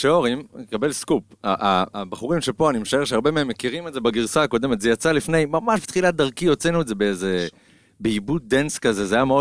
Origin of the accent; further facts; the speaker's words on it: Tifrah, Southern District, Israel; בטיפרח זה היה מאוד מפותח, גדלתי בטיפרח.